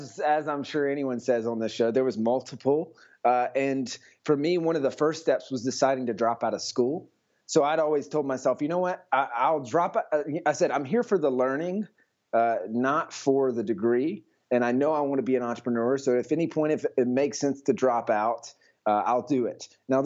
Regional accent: South Carolina, United States; now in San Francisco, United States; I'm from South Carolina originally. I live in San Francisco now.

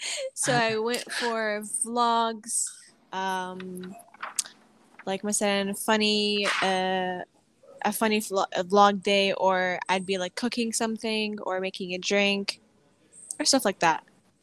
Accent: Qatar; Mm-hmm. I was born and raised in Qatar. I'm originally Syrian

